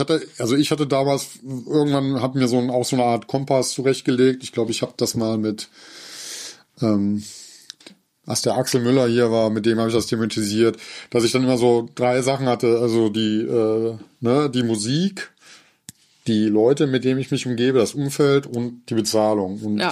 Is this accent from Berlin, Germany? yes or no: no; Erftstadt, North Rhine-Westphalia, Germany; also born or lived in Cologne; ich in der Nähe von meinem Heimatort bin, beziehungsweise ich habe in Köln studiert und ich komme ja aus Erfstadt